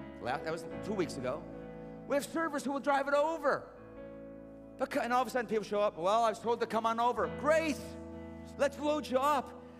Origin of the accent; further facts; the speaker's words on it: United States; Listen, I love being an American. I love our country. I'm a patriotic guy.